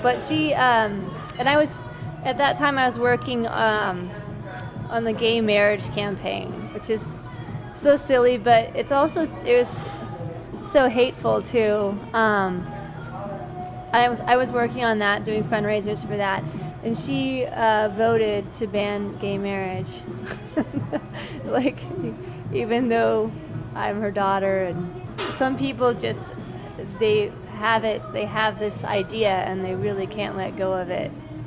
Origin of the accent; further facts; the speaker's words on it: Austin, Texas, United States; But that's also because I grew up in Austin, and I think I had that hanging, my parents' shadow hanging over my head.